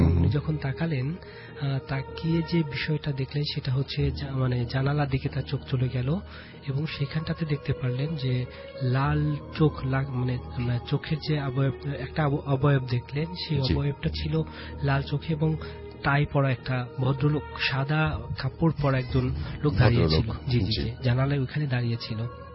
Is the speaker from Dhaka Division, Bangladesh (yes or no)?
yes; Mirpur, Dhaka Division, Bangladesh; আমি মিরপুর থেকে এসেছি।